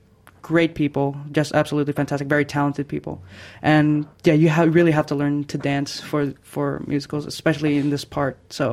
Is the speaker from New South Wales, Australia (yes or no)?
yes; Blue Mountains, New South Wales, Australia; And yeah, growing up in the Blue Mountains, it's actually okay. It's just weird being isolated from, being apart from the Filipino community as well